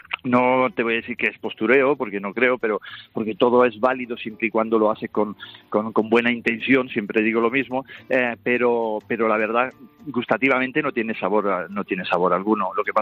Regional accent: Almería, Andalusia, Spain; now in Puigcerdà, Spain; Que soy de Almería, coño, que somos medio paisanos.

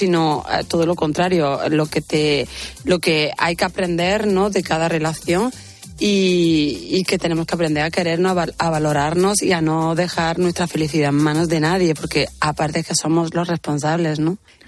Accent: Andalusia, Spain; sí se me nota que soy andaluza, que soy española, por Dios

